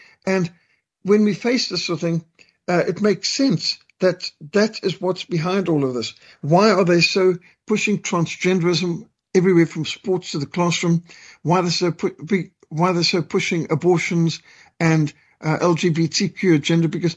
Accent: South Africa; born there; When I was born in South Africa, 1960

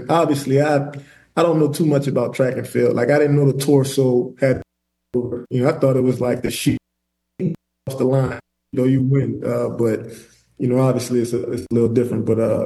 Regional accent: Louisiana, United States; when I was growing up in Louisiana, like, watching the Miami, you know, football team, like, in the mid-2000s

